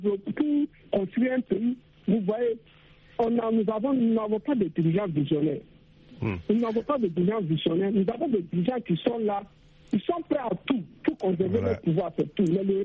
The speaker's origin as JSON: {"language": "French", "country": "Burkina Faso", "said": "Par exemple, chez nous, au Burkina Faso, les journaux ne font que sortir des rapports"}